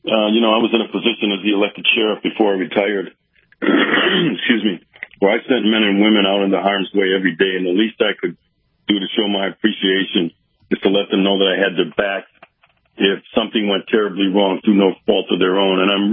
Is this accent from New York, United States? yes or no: no; Wisconsin, United States; I decided to take the fight back from Washington, D.C., back to my home state of Wisconsin